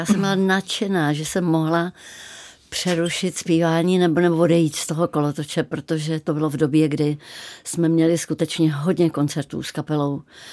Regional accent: Ostrava, Moravian-Silesian Region, Czechia; ale jsem opravdu z Ostravy, z Ostravy 10 ze čtvrti, která se jmenovala Hrušov

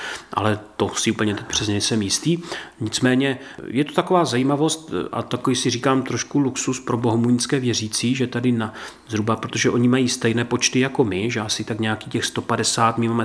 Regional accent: Krnov, Moravian-Silesian Region, Czechia; born or raised there

